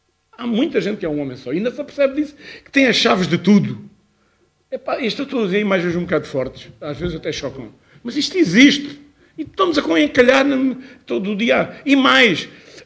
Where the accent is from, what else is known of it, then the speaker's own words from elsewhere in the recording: Peixão, Portugal; Sou de Peixão.